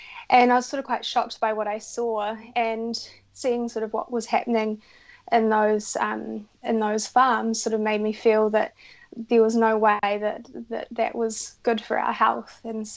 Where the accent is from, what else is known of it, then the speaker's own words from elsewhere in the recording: Whangarei, Northland, New Zealand; So I guess I grew up up in Whangarei, which is about 3 hours north of Auckland here.